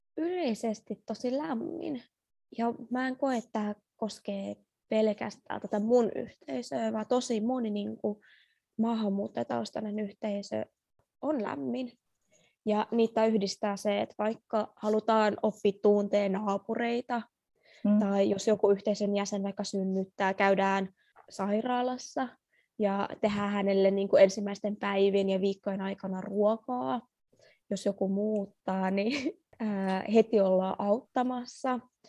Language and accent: Finnish; Afghanistan; now in Finland; Mä oon siis tosiaan kotoisin Afganistanista ja mä sanoisin, että koska Afganistan on kuitenkin tämmöinen heimoyhteiskunta, niin vaikka mä kuulun tähän Suomen afganistanilaiseen yhteisöön